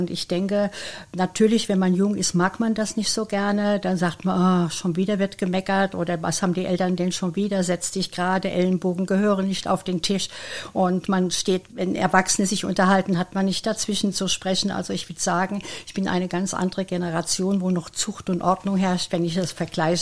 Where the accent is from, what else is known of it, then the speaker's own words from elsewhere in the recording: Wiesbaden, Hesse, Germany; Ich bin in Wiesbaden groß geworden, deswegen sage ich immer, ich fühle mich in Wiesbaden geborgen und aufgehoben. Und es ist meine Heimatstadt